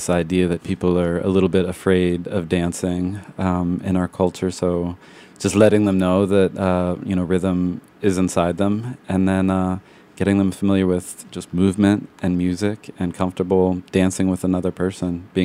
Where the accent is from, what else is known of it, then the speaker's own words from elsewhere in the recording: Philadelphia, Pennsylvania, United States; I was a boxer. I grew up in Philadelphia.